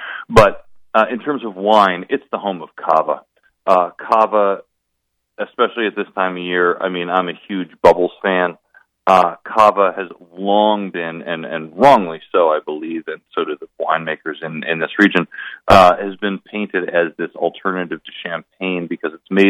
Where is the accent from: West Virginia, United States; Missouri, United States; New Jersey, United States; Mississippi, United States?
New Jersey, United States; I am a guy from New Jersey.